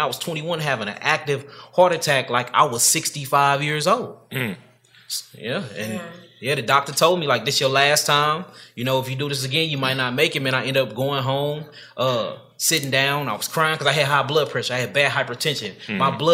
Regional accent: St. Louis, Missouri, United States; I'm from St. Louis, Missouri. You know what I'm saying? Grew up there, still stay there to this very day.

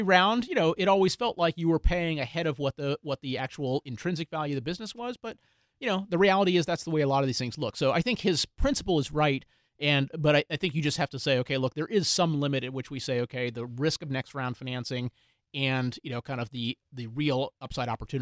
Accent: Houston, Texas, United States; I grew up in Houston.

